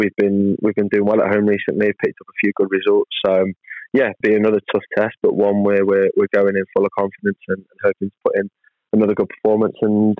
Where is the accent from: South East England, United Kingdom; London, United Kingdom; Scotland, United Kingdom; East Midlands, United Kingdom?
East Midlands, United Kingdom; Nottingham; obviously I'm from Nottingham. I'm a Notts County fan.